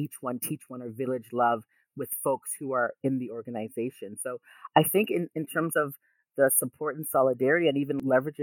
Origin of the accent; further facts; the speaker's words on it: Canada; I had a lot of experience growing up in the Canadian context because I grew up here, and going through an educational system that was really violent and problematic.